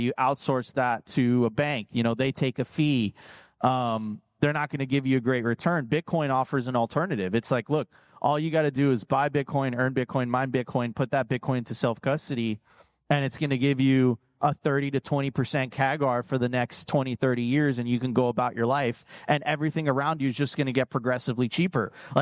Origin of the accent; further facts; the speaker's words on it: Miami, Florida, United States; I'm from Miami. I make up words all the time.